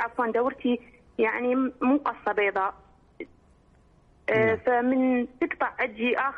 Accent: Iraq

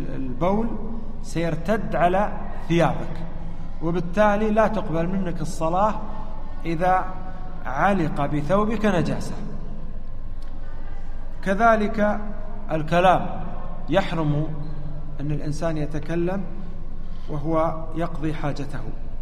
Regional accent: Saudi Arabia; حنا عندنا في السعودية الأوراق النقدية مكتوب عليها

